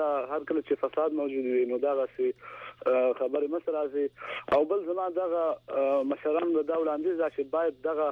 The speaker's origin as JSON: {"language": "Pashto", "region": "Nuristan", "country": "Afghanistan", "said": "تاسو وګورئ په نورستان کې متاسفانه چې زه د نورستان په صفت یو سیدونکو دا خبرې کوم چې زه یو درد او احساس لرم"}